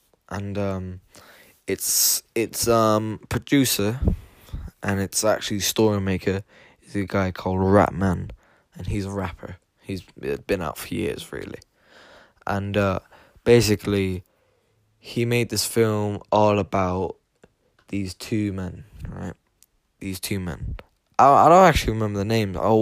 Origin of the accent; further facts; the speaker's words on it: Limerick, Munster, Ireland; I said that I'm from Limerick City.